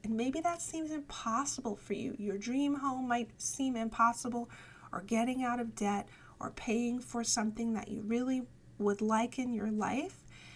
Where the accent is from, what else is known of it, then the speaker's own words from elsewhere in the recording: New York, United States; I know I can't go back to my original home that I grew up with in New York